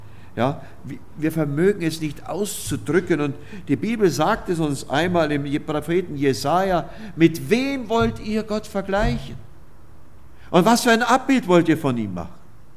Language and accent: German; Oberammergau, Bavaria, Germany; Und wie gesagt, ich komme ja aus Oberammergau.